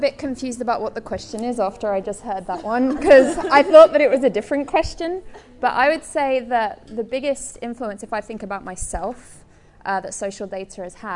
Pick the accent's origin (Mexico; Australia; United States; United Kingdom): United Kingdom; as a British person, talking to Americans about a band